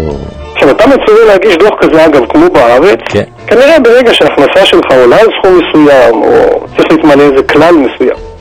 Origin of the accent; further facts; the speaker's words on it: Tel Aviv, Tel Aviv District, Israel; אני מתל אביב מכיר את שוק הכרמל